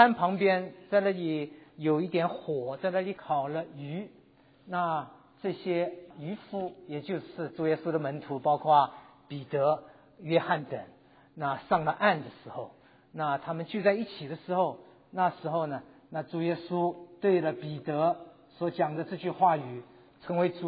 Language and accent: Chinese; Taiwan; moved away as an adult; also born or lived in Shanghai, China; now in United States; 我生在中国上海，在5岁半的时候随着父母亲到了台湾，在台湾15年，大学毕业之后呢，我就到了美国来，所以在美国住了将近40多年。